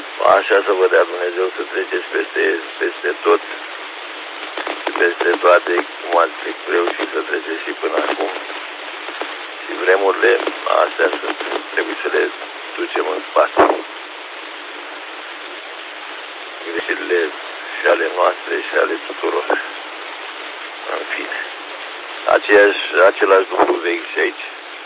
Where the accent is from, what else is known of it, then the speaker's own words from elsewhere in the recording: Slobozia, Ialomița County, Romania; Sunt și de la Slobozia